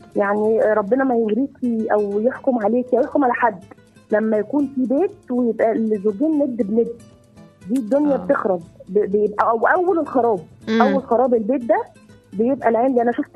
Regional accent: Monufia Governorate, Egypt; وانا كنت انا فلاحه، انا في من المنوفيه.

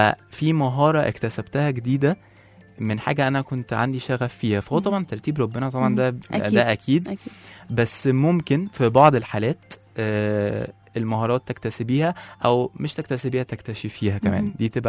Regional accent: Egypt; ان احنا مش هقول كمصريين عشان ما عممش، بس بنحب الاستقرار

